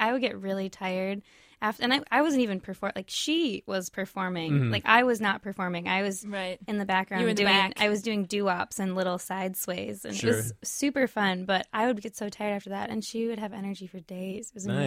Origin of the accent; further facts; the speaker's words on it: Minnesota, United States; although, yes, we're Minnesotan, we identify with, you know … those things are great, and I'm so happy that I come from a place